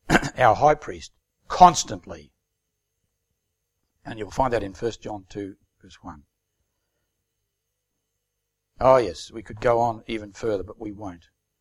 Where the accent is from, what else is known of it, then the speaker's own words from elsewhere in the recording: New Zealand; when I was growing up in New Zealand, I wore a jersey to school.